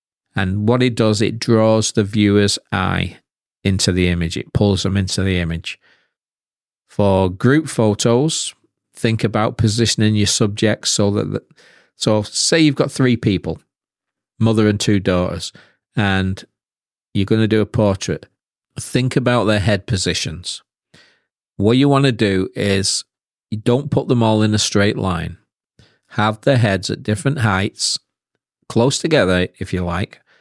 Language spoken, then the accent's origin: English; United Kingdom; I was from Britain